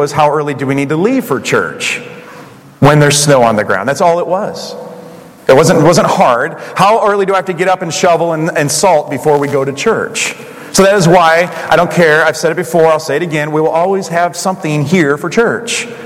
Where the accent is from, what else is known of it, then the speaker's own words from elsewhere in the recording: Wisconsin, United States; But I am from Wisconsin, and I am not a bandwagoner, so I stick with what I was raised with.